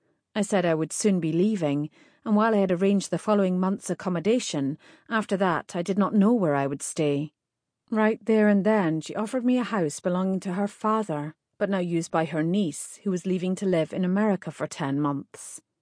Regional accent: Scotland, United Kingdom; She seemed delighted to learn I was from Scotland

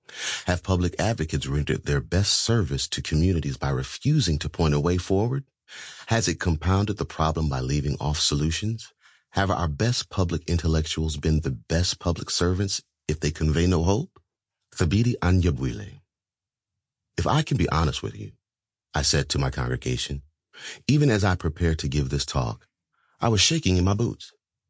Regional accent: Washington, District of Columbia, United States; A church that sits in Washington, D.C., Chocolate City, my hometown.

